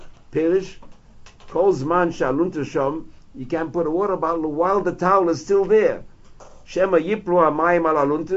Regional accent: New York City, New York, United States; When I was growing up in Lower East Side, the chassidim who went to mikveh didn't use a towel.

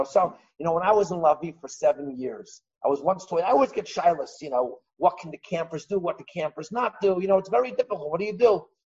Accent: Chicago, Illinois, United States; And I have to tell you, I grew up in Chicago.

